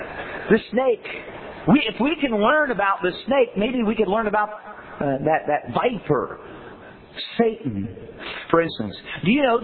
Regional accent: Indiana, United States; Well, I didn't think anything of it. I'm from Indiana. It looked like a garter snake to me

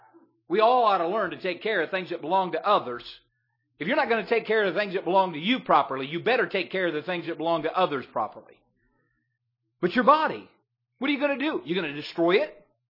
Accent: United States; I'm glad I'm an American.

